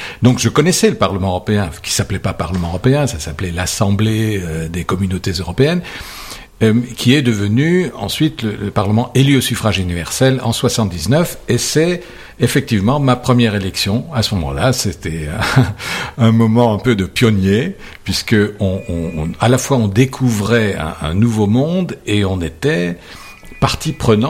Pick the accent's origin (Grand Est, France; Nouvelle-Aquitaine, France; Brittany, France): Grand Est, France; Strasbourg; je suis strasbourgeois, je suis né à, je sais pas moi, 2-3 kilomètres de la frontière allemande, je suis né quelques années après-guerre. Et donc, j'ai grandi